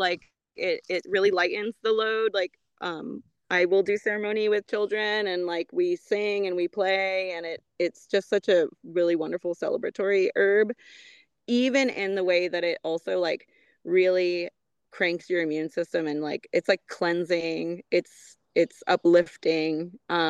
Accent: Bronx, New York, United States; born there; also born or lived in Los Angeles / New Jersey; I was born in the Bronx and I lived in Los Angeles and then I moved to New Jersey, which was like kind of suburban, but not really at all, actually.

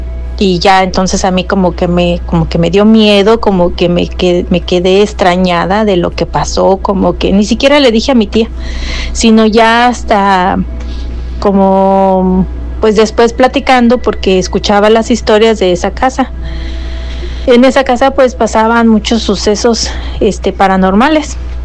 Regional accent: Celaya, Guanajuato, Mexico; now in California, United States; hablo de California. Soy de Celaya, Guanajuato.

